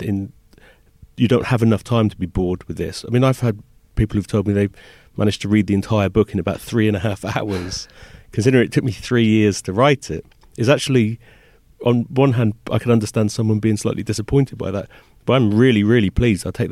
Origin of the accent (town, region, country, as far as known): England, United Kingdom